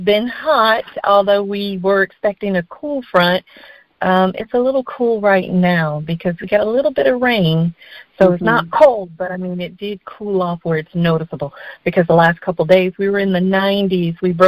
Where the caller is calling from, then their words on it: West Palm Beach, Florida, United States; I'm calling from West Palm Beach.